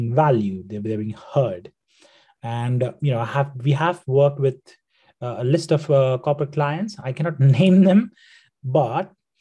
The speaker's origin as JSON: {"language": "English", "country": "Nepal", "also_born_or_lived": "India", "moved": "yes", "lives_now": "United Kingdom", "said": "Yes, so as I said, I'm from Nepal. I have spent most of my life hustling in India. Did my engineering there, and then I came to UK 4 years ago"}